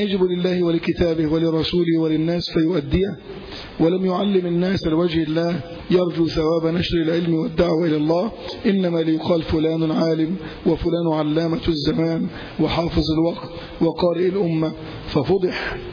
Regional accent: Egypt; لكن عندنا في مصر

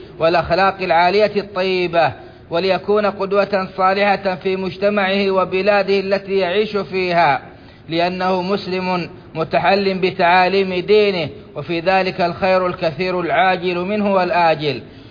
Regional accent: Saudi Arabia

